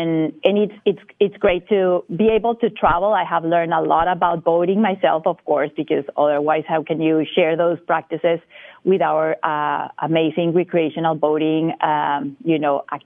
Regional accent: Bogotá, Bogotá Capital District, Colombia; So I was born and raised in Bogota, the capital, over 8,000 feet.

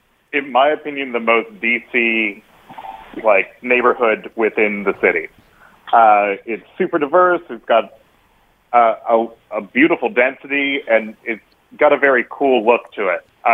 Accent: Charlottesville, Virginia, United States; I'm from Charlottesville, Virginia, right, like about 2 hours from Washington, D.C.

